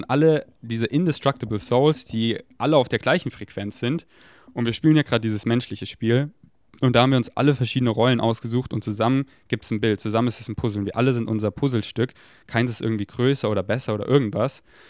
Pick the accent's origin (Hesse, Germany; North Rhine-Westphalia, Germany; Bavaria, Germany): Bavaria, Germany; Munich; ich bin hier aufgewachsen, ich komme aus München, so ist alles sehr crowning. Ich bin auch hier auf die Montessori-Schule gegangen.